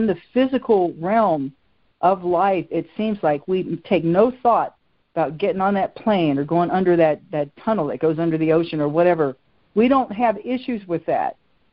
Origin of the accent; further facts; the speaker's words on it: Virginia, United States; I know you're from Virginia, and of course I grew up in Virginia, so I know you've been to Virginia Beach.